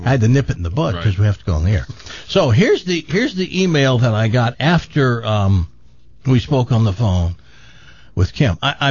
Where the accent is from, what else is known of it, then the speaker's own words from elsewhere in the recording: the South, United States; accent: Southern; My southern accent is almost gone, not as pretty as it used to be.